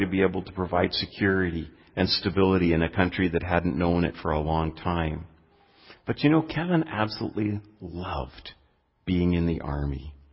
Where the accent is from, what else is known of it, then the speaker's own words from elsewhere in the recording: Canada; I can remember just being struck as being a Canadian